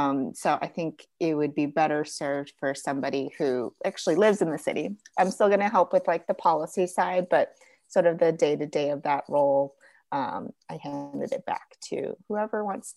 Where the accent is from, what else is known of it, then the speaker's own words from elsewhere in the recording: San Diego, California, United States; And growing up in San Diego, Surfrider was such like a big organization.